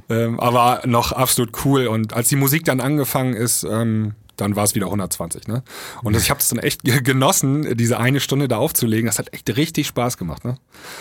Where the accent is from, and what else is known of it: Leer, Lower Saxony, Germany; born or raised there